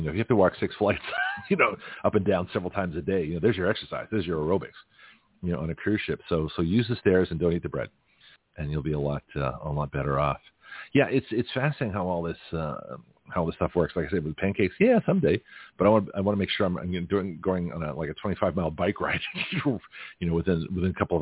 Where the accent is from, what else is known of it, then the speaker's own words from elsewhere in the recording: Canada; And so I was like one of the whitest folks, being Canadian.